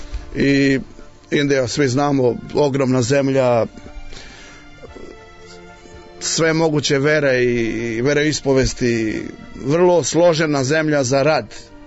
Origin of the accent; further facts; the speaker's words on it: Serbia; I ja sam onda kao pravi Srbin reagovao